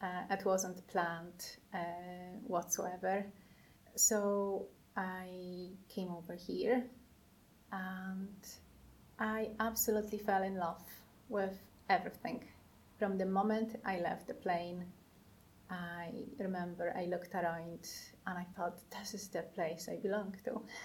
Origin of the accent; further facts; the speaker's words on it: southeast, Poland; English is a second language; So I was born in Poland, in a small town in the southeast of Poland. And it was, in general, it was a very happy childhood.